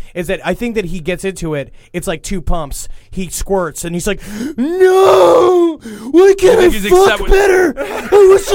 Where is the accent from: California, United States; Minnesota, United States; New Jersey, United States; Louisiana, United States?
California, United States; Los Angeles; 35 years old. I'm from Los Angeles, California.